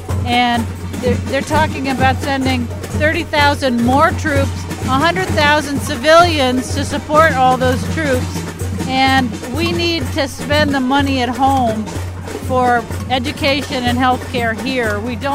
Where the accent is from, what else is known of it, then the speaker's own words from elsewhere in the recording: Brooklyn, New York, United States; I'm from Brooklyn.